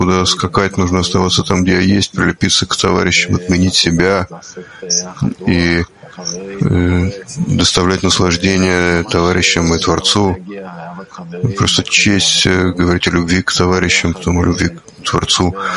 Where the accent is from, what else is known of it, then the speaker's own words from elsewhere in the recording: Australia; Я новый ученик в Кабью. Я из Северной Австралии.